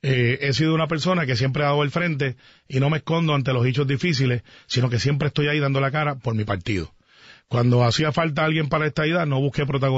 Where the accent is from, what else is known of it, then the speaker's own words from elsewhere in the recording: Guaynabo, Puerto Rico; Para Guaynabo, para mi pueblo, para los barrios y para Garden Hills y para todos lados.